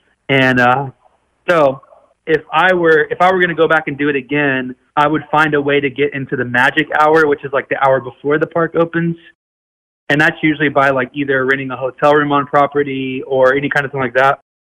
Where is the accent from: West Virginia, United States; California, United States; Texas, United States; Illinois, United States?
Texas, United States; Big Spring; I'm from Big Spring, Texas, a little small town in West Texas, like halfway between Dallas and El Paso.